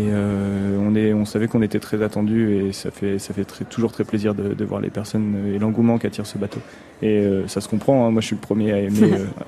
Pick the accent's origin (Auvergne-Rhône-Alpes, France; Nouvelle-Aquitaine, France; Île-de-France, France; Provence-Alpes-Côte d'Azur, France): Nouvelle-Aquitaine, France; now in Rouen, France; Moi, je suis de Corrèze.